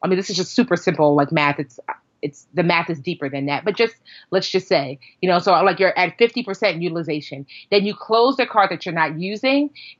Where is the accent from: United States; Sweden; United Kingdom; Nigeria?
Nigeria; Her husband is Nigerian. Well, we're all Nigerian, but he like was born and raised in Nigeria.